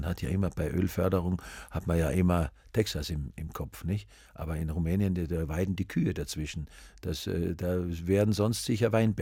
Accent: Styria, Austria; Also ich bin ja in Graz geboren, und als ich 5 Jahre alt war, sind meine Eltern aufs Land gezogen.

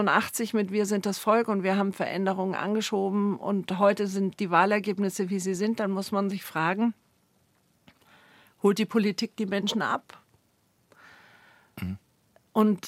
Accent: Munich, Bavaria, Germany; born there; Ich bin in München geboren.

